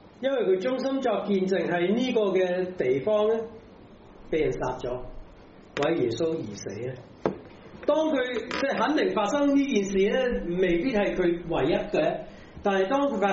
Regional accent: Macau; 所以我哋澳門人一樣同別家摩嘅教會受某啲壓力啦

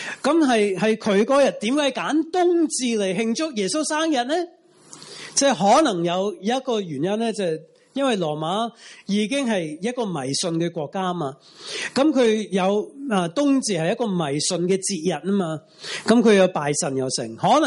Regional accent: Oklahoma, United States; Cantonese is a second language; 我嘅家乡嘅俄克俄州落大雪啊，有连即系十几架车嘅连环车王啊。咁啊，我哋以前细嘅时候都系成日都系咁样

